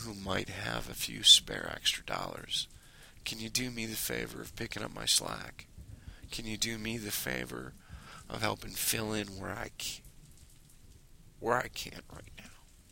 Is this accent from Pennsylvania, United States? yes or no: no; Detroit, Michigan, United States; You know, I am from the Detroit area, as I've mentioned before. We've been hurting for a long time.